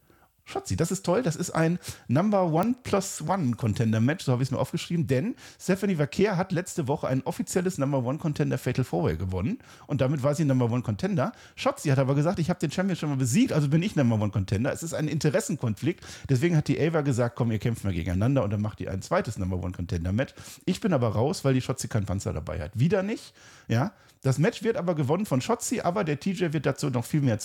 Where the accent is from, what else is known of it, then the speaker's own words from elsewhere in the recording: Germany; ich bin Deutscher und ich sage Mensaha, das H ist heilig in dem Fall